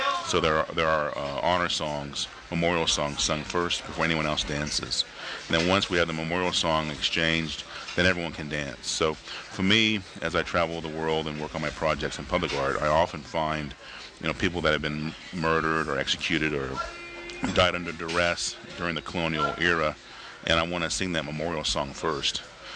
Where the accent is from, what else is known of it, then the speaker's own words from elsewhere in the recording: Oklahoma, United States; Well, for me, I'm from the Cheyenne Nation and Southern Cheyenne in Oklahoma.